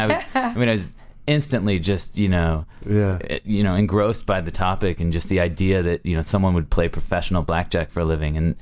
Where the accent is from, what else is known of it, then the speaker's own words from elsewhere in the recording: Seattle, Washington, United States; I grew up with him in Seattle.